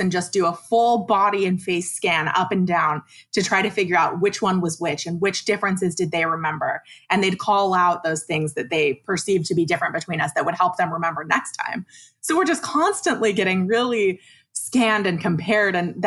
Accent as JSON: {"language": "English", "town": "Idaho Falls", "region": "Idaho", "country": "United States", "tie": "born or raised there", "said": "So as you know, we're identical twins. So we grew up in Idaho Falls, Idaho, and really regular middle class white girl growing up life."}